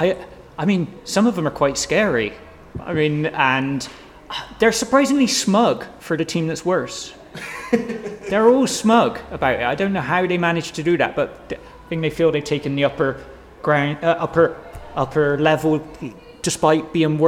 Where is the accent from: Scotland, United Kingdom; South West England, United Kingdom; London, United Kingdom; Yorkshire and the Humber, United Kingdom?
South West England, United Kingdom; Bristol; I come from North Bristol, and they're kind of South Bristol, but all my family is from South Bristol and supports City